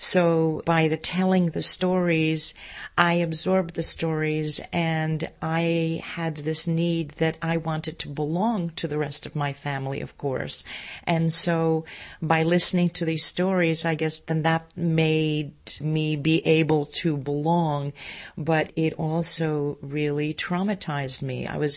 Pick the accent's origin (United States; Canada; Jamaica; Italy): Canada; Montreal, Quebec; moved away as an adult; I grew up in Montreal and left Montreal. I went to graduate school in Rochester, New York, where I was there for 3 years. And then I moved to Chicago, where I met my Jewish American husband